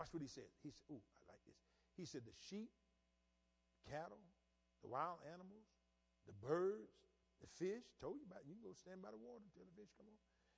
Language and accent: English; the South, United States; I grew up in the South and I saw it every day.